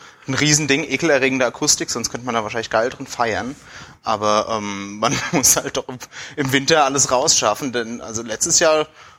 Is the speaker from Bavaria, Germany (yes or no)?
no; Frankfurt, Hesse, Germany; born there; Ich bin gebürtiger Frankfurter, aber ein Teil meiner Familie kommt aus Rüdesheim